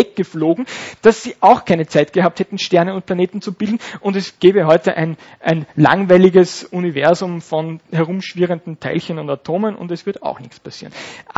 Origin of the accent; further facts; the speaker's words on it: Upper Austria, Austria; ich bin ursprünglich Oberösterreicher, zufällig oder nicht. Habe dann in Wien Physik studiert